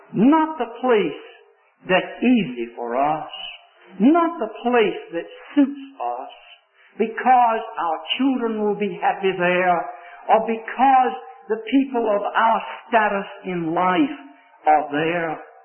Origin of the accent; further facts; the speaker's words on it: the South, United States; You know, I'm from the South, as you obviously can tell if you didn't know.